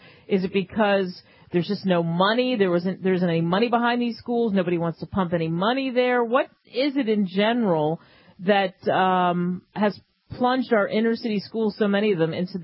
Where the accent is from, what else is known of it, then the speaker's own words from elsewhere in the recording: Pennsylvania, United States; When I was a kid, I grew up outside of Philly, and that's what we did.